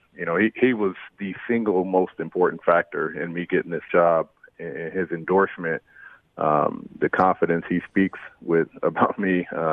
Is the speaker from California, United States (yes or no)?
yes; San Jose, California, United States; You know, Mark Spears and I, we grew up in San Jose. He was at a rival high school